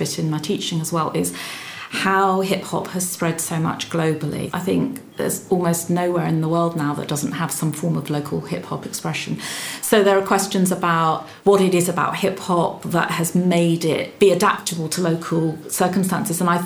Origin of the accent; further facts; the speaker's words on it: Guildford, South East England, United Kingdom; now in London, United Kingdom; I was brought up in Guildford in Surrey. My father taught at the university and I think I was the only foreign child in my whole school.